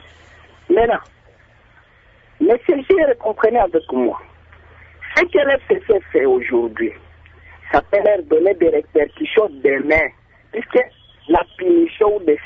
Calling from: Kindu, Maniema, DR Congo; de Kindu.

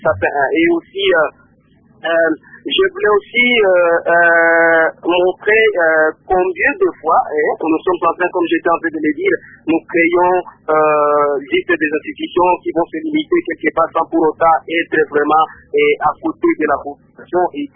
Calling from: Uvira, South Kivu, DR Congo; mais ici chez nous à Uvira et à Fizi, et où il y a aussi la présence de plusieurs médias, on ne voit même pas sa présence.

